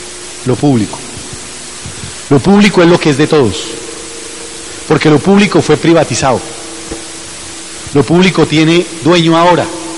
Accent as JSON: {"language": "Spanish", "country": "Colombia", "said": "En mi país, en Colombia"}